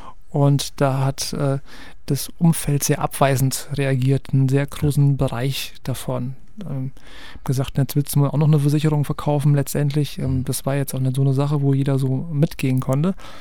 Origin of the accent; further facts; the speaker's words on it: Hesse, Germany; mein Nachbar im Vogelsberg, wo ich groß geworden bin.